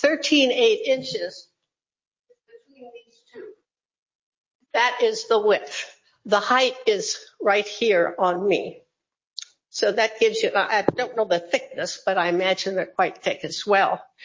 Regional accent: Ohio, United States; For the record, I'm from Northeast Ohio, too.

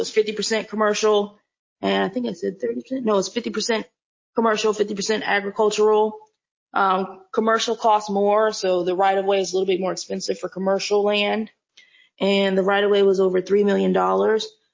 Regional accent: North Carolina, United States; I'm from North Carolina. They have a lot of two-lane roadways, which is really annoying.

